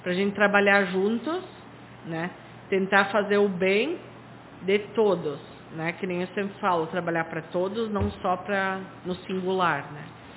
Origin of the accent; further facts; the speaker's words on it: Travesseiro, Rio Grande do Sul, Brazil; also born or lived in Arroio do Meio; Eu sou travesseirense desde que eu nasci. Eu nasci em Arroio do Meio, que era nosso município mãe. Minha família é daqui.